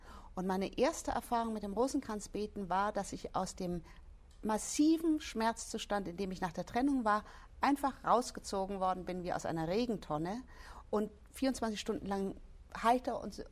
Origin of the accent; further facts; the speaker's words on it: Bavaria, Germany; ich bin in Bayern aufgewachsen, aber ich war nicht im katholischen Glauben drin.